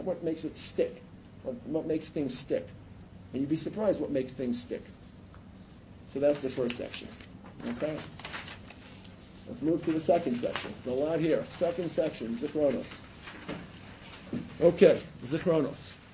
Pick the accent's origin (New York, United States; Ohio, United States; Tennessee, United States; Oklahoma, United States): New York, United States; Brooklyn; See, I come originally from Brooklyn. Whole different culture, trust me.